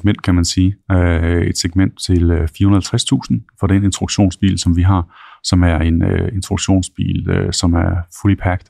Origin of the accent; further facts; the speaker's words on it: Randers, Central Denmark Region, Denmark; also born or lived in Aarhus; Jeg er født i Randers, så der er jeg opvokset. Og ellers så har jeg boet i Aarhus i et par år